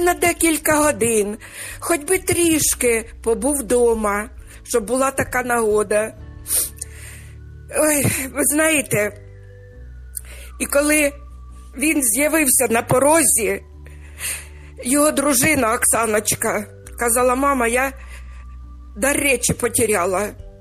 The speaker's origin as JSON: {"language": "Ukrainian", "town": "Sumy", "region": "Sumy Oblast", "country": "Ukraine", "tie": "born or raised there", "said": "на захист нашого рідного міста Суми, в якому я народилася, в якому народилися мої діти, онуки, мої правнуки."}